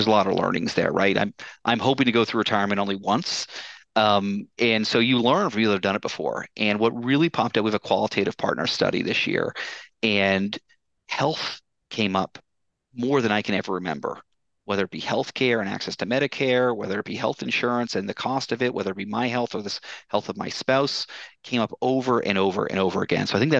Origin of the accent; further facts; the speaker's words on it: Toronto, Ontario, Canada; also born or lived in Boston; now in Charlotte, United States; I live in Charlotte now, and came to Charlotte through Boston. Before that, I grew up in the Toronto area.